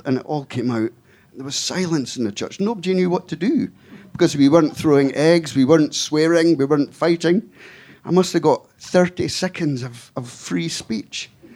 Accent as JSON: {"language": "English", "region": "Scotland", "country": "United Kingdom", "said": "Now, I had no idea which bottle he was talking about. I come from Scotland. I'd never heard this phrase before."}